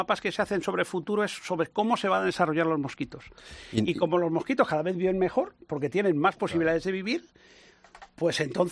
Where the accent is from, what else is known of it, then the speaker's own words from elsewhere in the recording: Madrid, Community of Madrid, Spain; moved away as an adult; also born or lived in Canary Islands; yo soy de Madrid y he trabajado en Madrid durante muchos años, yo llevo ya 25 años en Canarias